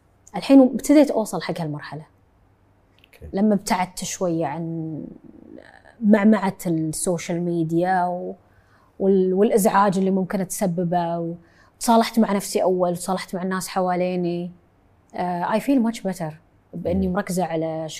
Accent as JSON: {"language": "Arabic", "country": "Kuwait", "tie": "born or raised there", "said": "هاي بيتي، هاي أرضي، هاي وطني، هاي ديرتي، هاي بلادي، ذكرياتي، حياتي، مكان ميلادي، فيها عشت وفيها بموت إن شاء الله واندفن يعني"}